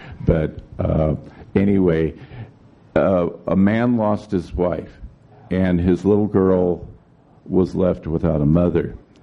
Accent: United States; because I enjoy the combat or interaction, because that makes me feel alive. That's why I'm an American.

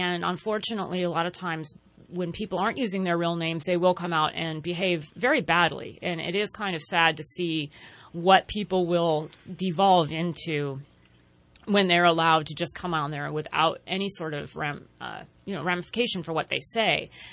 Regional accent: Modesto, California, United States; I grew up in Modesto, not too far from here in the Central Valley.

